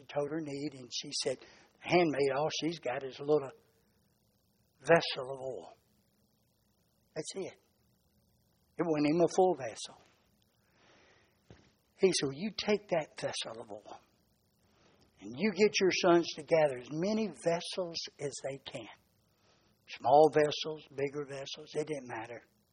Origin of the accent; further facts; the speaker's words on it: Georgia, United States; I'm from Georgia, so you know.